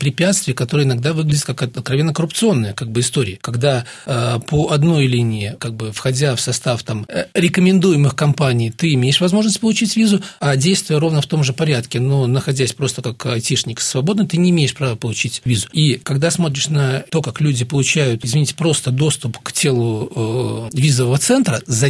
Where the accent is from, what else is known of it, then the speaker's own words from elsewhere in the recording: Belarus; мы, белорусы